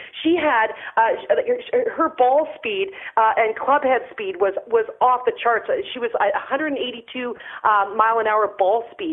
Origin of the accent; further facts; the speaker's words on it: Canada; I'm from Canada.